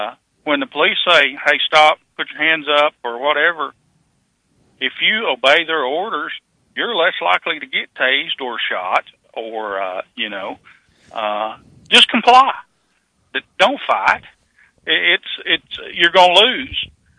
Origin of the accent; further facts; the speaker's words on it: the South, United States; Well, you know, I grew up in the South, in my little hometown. I didn't see a black person until I got to high school.